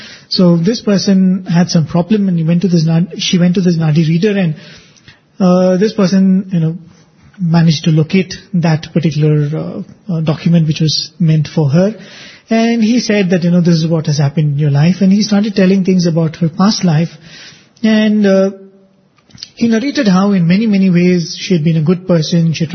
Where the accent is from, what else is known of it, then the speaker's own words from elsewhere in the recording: India; Which sadly many of us Indians are not doing, especially as you mentioned in cities. We are far from being Indian.